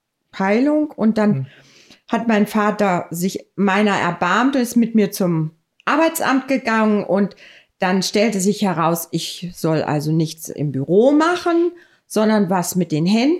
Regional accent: Kassel, Hesse, Germany; In Kassel.

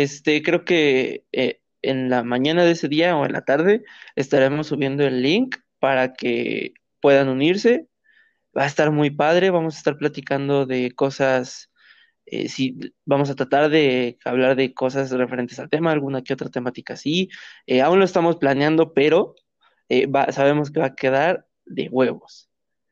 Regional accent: Mexico; Sabemos que somos dos personas de México

